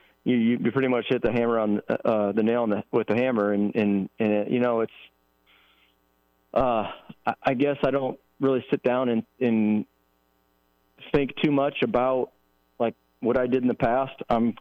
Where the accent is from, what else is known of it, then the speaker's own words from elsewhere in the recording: Nebraska, United States; I mean, yes, I was raised in Nebraska.